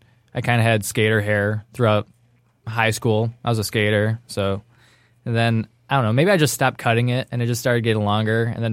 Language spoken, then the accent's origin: English; Westland, Michigan, United States; Westland, like right at Wayne and Ford, these apartments, the same apartment for like most of my entire life, like 22 years was like in this same apartment.